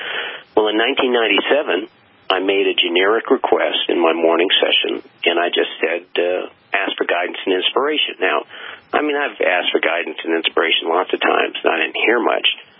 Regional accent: Vermont, United States; I grew up in Vermont. My parents loved the backcountry.

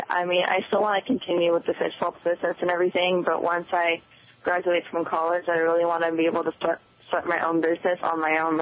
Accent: Galveston, Texas, United States; born there; Well, I was 8 years old, and I was born on Galveston Island in Texas

